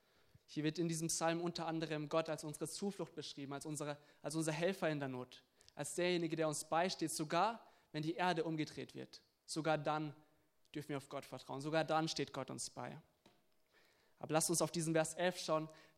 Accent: Munich, Bavaria, Germany; bin 23 Jahre alt. Ich komme aus München ursprünglich und bin jetzt momentan in Herzhausen auf Berühr.

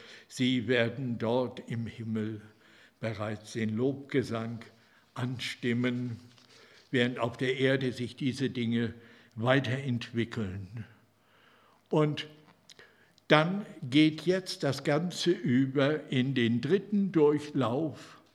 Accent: Northern Germany, Germany; Als Norddeutscher haben wir da ja nicht so viel Erfahrung.

